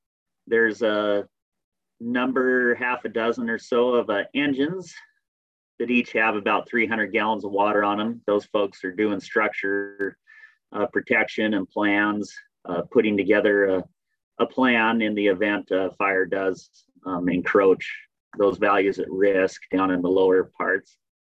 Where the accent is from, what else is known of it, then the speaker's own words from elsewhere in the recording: Idaho, United States; I started my career in 1994 on the Bonners Ferry Ranger District, and I grew up in North Idaho, mostly in the Silver Valley area.